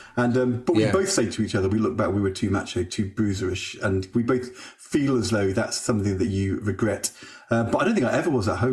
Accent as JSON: {"language": "English", "town": "Norwich", "region": "East of England", "country": "United Kingdom", "tie": "born or raised there", "said": "I grew up in Norwich"}